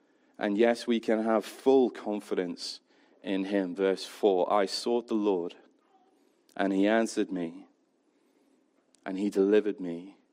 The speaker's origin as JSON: {"language": "English", "country": "United Kingdom", "said": "I think that we are naturally good as Brits, something that's built into us as British people, of saying when things are hard."}